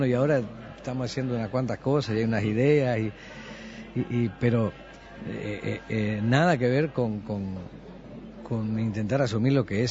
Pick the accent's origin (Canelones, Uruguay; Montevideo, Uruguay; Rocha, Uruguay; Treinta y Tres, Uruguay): Montevideo, Uruguay; yo me crié en La Unión, y en la zona de Villa Española, La Unión y Villa Española, por ahí. Y viví en Industria y Túnez.